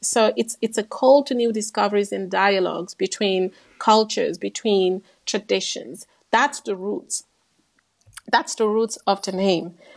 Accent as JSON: {"language": "English", "country": "Guinea", "tie": "born or raised there", "said": "which I learned firsthand while growing up in Guinea, for example, where I was born, where this is common"}